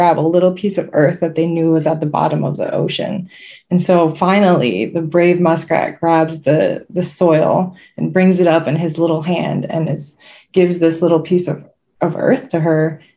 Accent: New York, United States; I'm from the Seneca Nation.

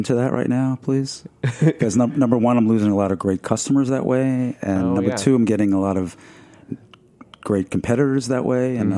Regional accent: Merrick, New York, United States; growing up in Merrick, Long Island, where I did.

